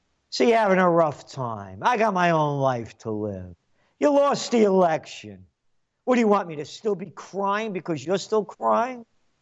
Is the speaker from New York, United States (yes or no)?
yes; Yonkers, New York, United States; Well, best heroes we got when I was growing up in Yonkers was Landy's on Willow Street. Anybody that grew up in Yonkers knows about Landy's.